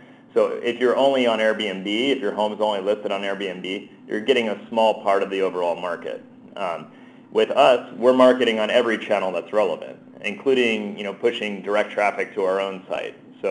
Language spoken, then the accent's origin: English; New Jersey, United States; Well, I'm originally from New Jersey, so I learned my gesturing there, you know.